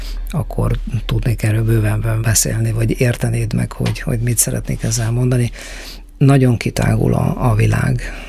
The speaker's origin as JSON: {"language": "Hungarian", "town": "Szolnok", "region": "Jász-Nagykun-Szolnok", "country": "Hungary", "said": "én Szolnokról származom"}